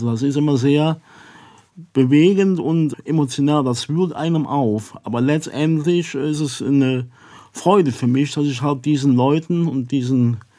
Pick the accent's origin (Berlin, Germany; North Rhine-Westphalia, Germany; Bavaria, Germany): North Rhine-Westphalia, Germany; Merode; Ja, es hat zum Beispiel in meinem Heimatort Merode eine Situation gegeben.